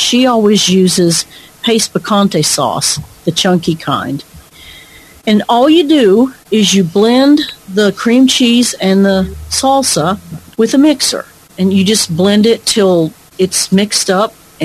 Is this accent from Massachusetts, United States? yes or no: no; Arkansas, United States; No, I don't like cheese. I'm not from here. I'm from Arkansas.